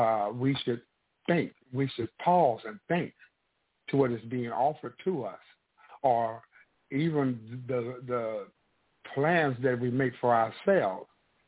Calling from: St. Louis, Missouri, United States; calling in from St. Louis, Missouri.

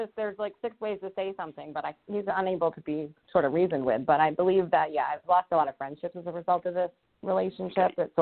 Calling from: Rhode Island, United States; I'm calling from Rhode Island.

